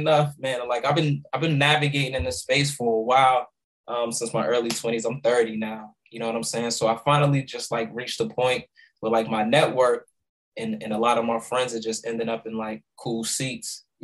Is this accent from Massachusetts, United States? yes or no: yes; Boston, Massachusetts, United States; I grew up in the South End, Lower Roxbury section of Boston